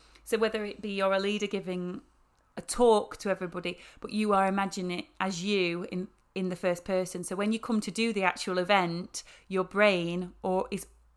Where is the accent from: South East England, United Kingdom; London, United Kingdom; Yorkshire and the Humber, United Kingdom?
Yorkshire and the Humber, United Kingdom; I mean, I'm from Yorkshire.